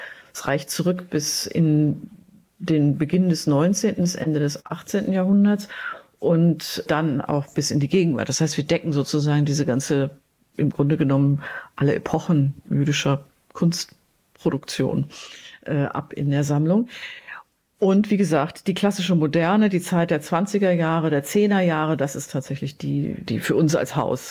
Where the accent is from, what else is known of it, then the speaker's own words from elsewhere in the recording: Southwest Germany, Germany; now in Berlin, Germany; Nein, ich komme aus dem Südwesten.